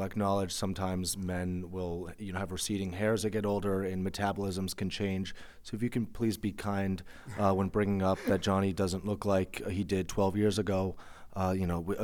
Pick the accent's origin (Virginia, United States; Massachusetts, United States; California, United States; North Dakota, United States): Massachusetts, United States; Boston; I grew up in Boston-ish